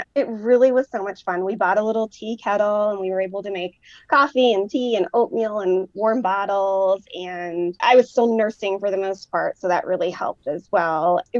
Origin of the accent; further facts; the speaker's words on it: East Coast, United States; now in Denver, United States; I have lived in Denver for just about 3.5 years now, but I'm from the East Coast. I've got family kind of all up and down the East Coast.